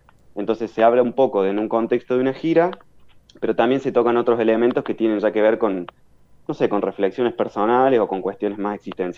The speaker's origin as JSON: {"language": "Spanish", "region": "Córdoba", "country": "Argentina", "lives_now": "Madrid, Spain", "said": "yo vengo, bueno, soy de Córdoba, no sé si mi tonada me delata, pero soy cordobés"}